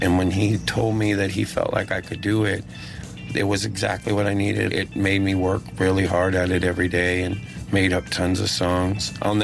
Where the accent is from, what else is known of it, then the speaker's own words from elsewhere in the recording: Texas, United States; So I came from Texas, where they're into words.